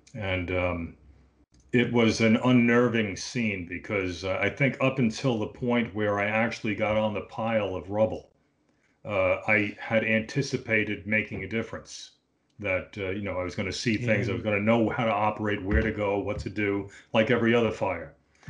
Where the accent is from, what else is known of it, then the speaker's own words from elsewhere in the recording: Bronx, New York, United States; now in New Jersey, United States; No, I grew up in the Bronx.